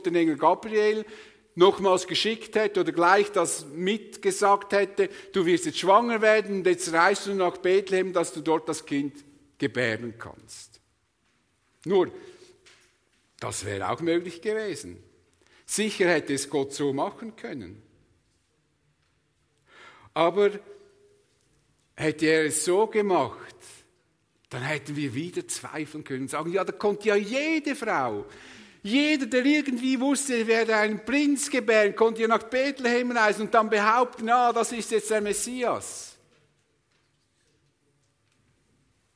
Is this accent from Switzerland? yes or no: yes; Switzerland; So würden wir ja als Schweizer denken, mit unserem Hintergrund vom Bürgerrecht und so.